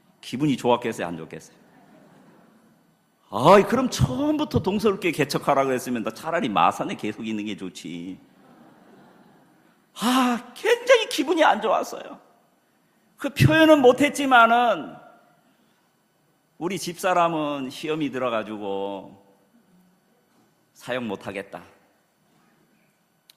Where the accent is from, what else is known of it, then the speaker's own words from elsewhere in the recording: Chungcheong, South Korea; 제 고향이 충청도입니다.